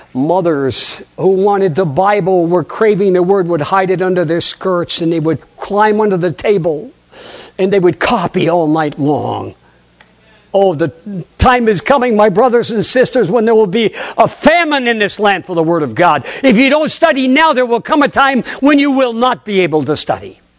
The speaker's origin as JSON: {"language": "English", "town": "Brattleboro", "region": "Vermont", "country": "United States", "tie": "born there", "said": "He was preaching at the Brattleboro Church where I was born in Brattleboro, holding evangelism."}